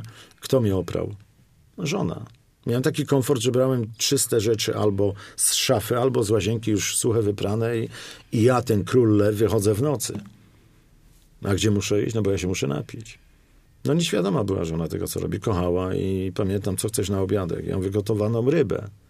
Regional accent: Poznań, Greater Poland Voivodeship, Poland; Ja jestem poznaniakiem przecież.

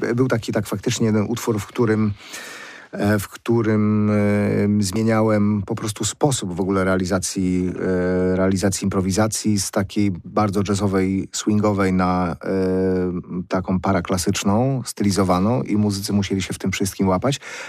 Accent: Wrocław, Lower Silesian Voivodeship, Poland; born there; now in Poznań, Poland; jestem wrocławianinem z urodzenia i odkąd mieszkam w Poznaniu, gram z nimi

